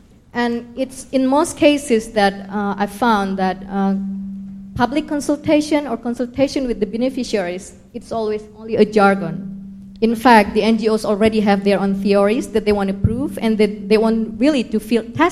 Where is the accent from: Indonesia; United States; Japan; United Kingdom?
Indonesia; Aceh; English is a second language; I'm actually from Aceh.